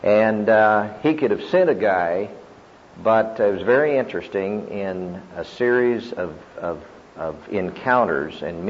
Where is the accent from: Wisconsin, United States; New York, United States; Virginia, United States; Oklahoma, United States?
Oklahoma, United States; Norman; I'm a businessman from Norman, Oklahoma